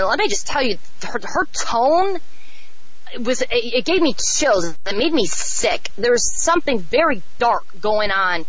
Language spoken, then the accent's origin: English; Chicago, Illinois, United States; And I'm from Chicago, too.